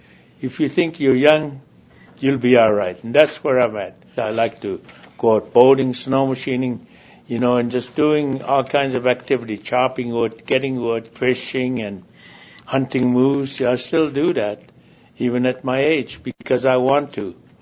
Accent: Chivac, Alaska, United States; now in Bethel, United States; I'm originally from Chivac, which is a small village community near the coast, 146 miles from here. But I've been in Bethel since 1972.

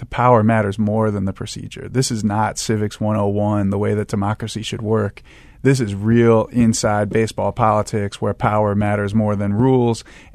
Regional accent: Cleveland, Ohio, United States; moved away; The Browns ruined my childhood multiple times, three times

